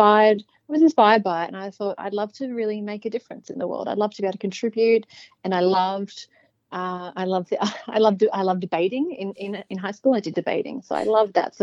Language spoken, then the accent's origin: English; New South Wales, Australia; I grew up in the Hunter Valley of New South Wales, on an acreage, very idyllic lifestyle. Growing all our veggies and fruits